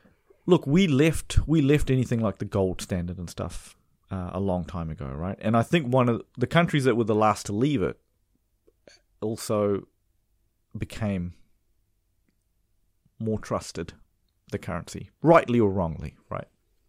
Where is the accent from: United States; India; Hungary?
India; Look, I'm Indian. We're into our tea dunking, right? And maybe it was forced upon us by the British, maybe.